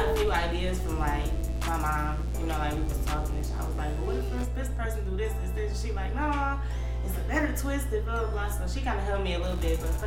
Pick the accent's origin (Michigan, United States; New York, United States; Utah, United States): Michigan, United States; Detroit; And then I'm from Detroit, and we do that all the time, so that's something that's like normal, you know?